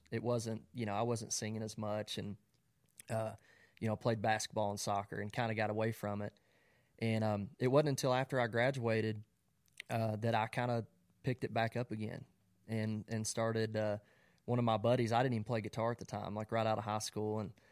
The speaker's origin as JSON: {"language": "English", "region": "Kentucky", "country": "United States", "tie": "born or raised there", "said": "Man, I grew up in Western Kentucky. And, just a small town there."}